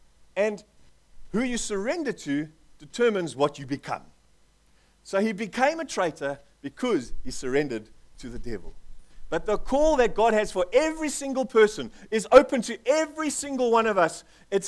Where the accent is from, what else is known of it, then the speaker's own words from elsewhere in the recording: South Africa; born there; But I was born in South Africa.